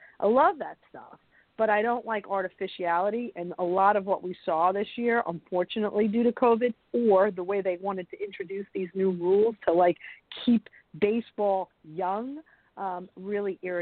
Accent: New York, United States; you know, I'm from New York, so I knew some of the people that got hit in the head with a foul ball.

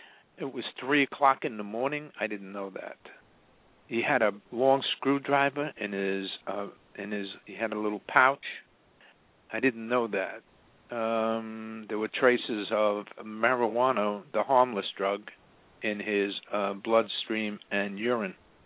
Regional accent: United States; And the other reason is I'm an American and nobody can tell me what to do.

